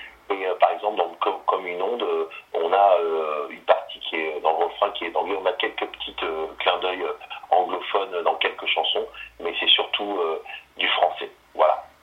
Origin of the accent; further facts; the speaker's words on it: Nouvelle-Aquitaine, France; Voilà, moi je suis pourtant originaire de Charente-Maritime